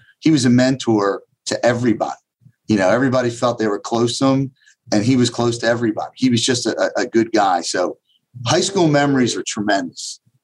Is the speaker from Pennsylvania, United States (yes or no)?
yes; Philadelphia, Pennsylvania, United States; Yeah, I grew up in the Roxborough, Manayunk area of Philadelphia.